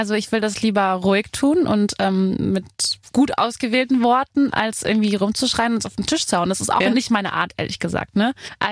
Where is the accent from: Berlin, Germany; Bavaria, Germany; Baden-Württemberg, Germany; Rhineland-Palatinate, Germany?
Rhineland-Palatinate, Germany; now in Cologne, Germany; Ich komme aus der Nähe von Koblenz.